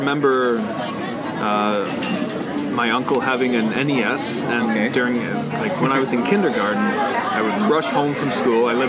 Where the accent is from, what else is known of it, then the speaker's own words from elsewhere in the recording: Toronto, Ontario, Canada; So I grew up basically at the border of Scarborough, Markham.